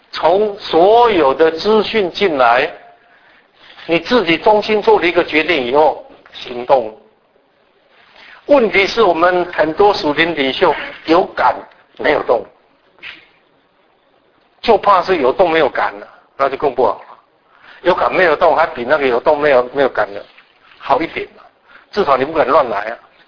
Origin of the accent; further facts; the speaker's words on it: Taiwan; 我从台湾来，我不会讲广东话